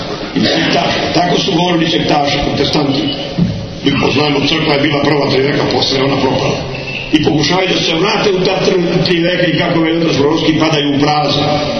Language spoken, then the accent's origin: Serbian; Montenegro; mi smo Crnogorci